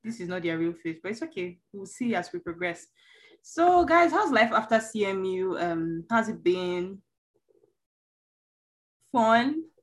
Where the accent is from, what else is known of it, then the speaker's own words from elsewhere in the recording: Lagos, Nigeria; I am Nigerian and I used to live in Lagos, which is one of the very, it's quite chaotic.